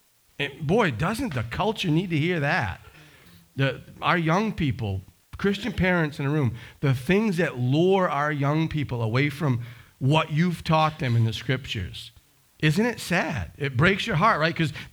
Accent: Maine, United States; I grew up in Maine, and didn't look like that, actually.

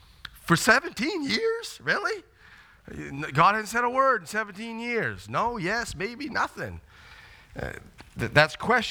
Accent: Bangor, Maine, United States; now in Downey, United States; I grew up in Bangor, and my whole life was traffic lights.

